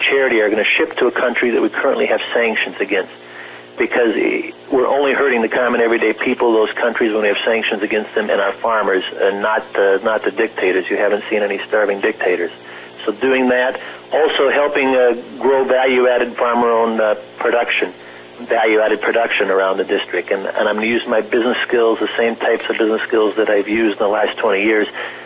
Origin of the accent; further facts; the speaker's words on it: Murdoch, Minnesota, United States; also born or lived in Benson; I was born in Benson. I grew up in Murdoch, a town of about 280 on the western side of the district. Never lived in a town of more than 1,000 until I graduated from college.